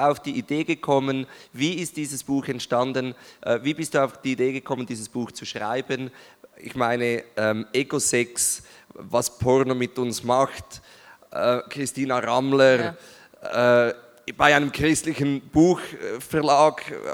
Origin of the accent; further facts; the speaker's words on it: Zurich, Switzerland; weil ich bin ja ursprünglich Zürcher